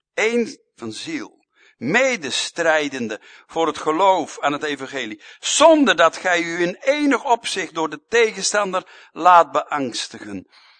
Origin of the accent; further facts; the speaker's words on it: Hardinxveld, South Holland, Netherlands; born there; 1 in Almere en 1 in Hardingsveld, mijn geboorteplaats.